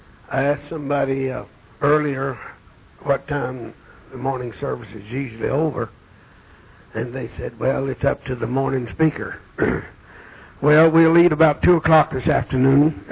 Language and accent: English; United States; I love America. Hello. I am an American. Thank God for America.